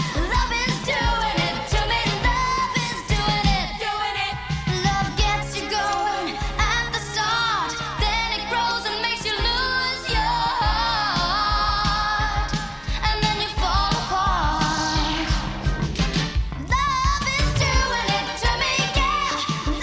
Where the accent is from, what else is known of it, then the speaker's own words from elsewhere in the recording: Canada; And as a Canadian, I extra don't give a crap about that stuff.